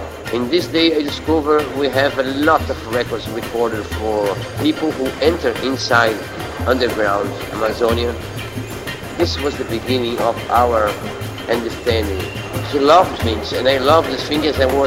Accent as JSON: {"language": "English", "town": "Novi Sad", "region": "Vojvodina", "country": "Serbia", "second_language": "English", "said": "I come from Yugoslavia, from Novi Sad."}